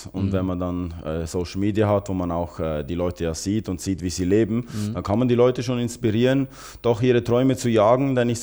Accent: Switzerland; weil wir kommen aus der Schweiz, aus einem kleinen Städtchen

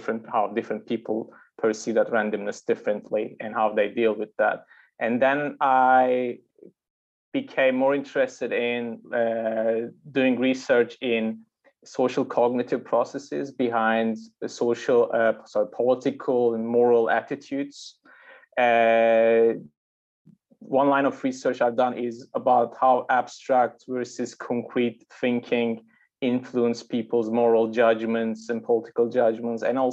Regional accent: Turkey; Okay, so I'm from Turkey, first of all.

